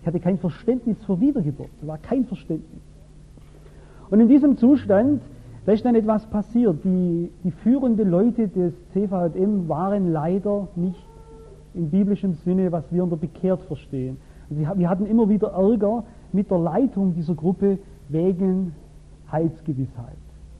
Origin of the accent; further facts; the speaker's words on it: Albstadt, Baden-Württemberg, Germany; Es war in Albstadt, in Tailfingen, meinem Heimatort, war etwas, das ich seither nie mehr erlebt habe.